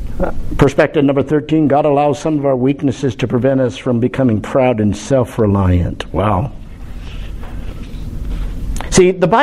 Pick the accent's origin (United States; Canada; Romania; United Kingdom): Canada; I grew up in Canada, tried hockey, I used to play baseball.